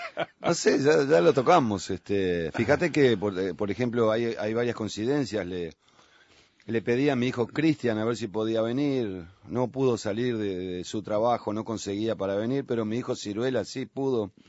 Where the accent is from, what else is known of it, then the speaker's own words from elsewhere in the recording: Montevideo, Uruguay; todo eso porque somos todos montevideanos